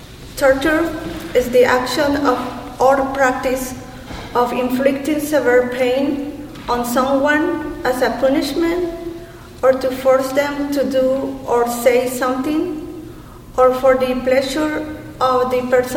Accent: Guatemala; I am from Guatemala.

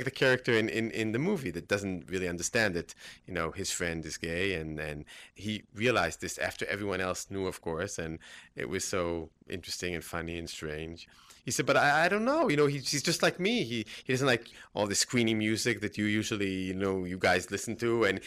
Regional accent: Israel; Growing up in Israel, and I don't know what would be the equivalent in America

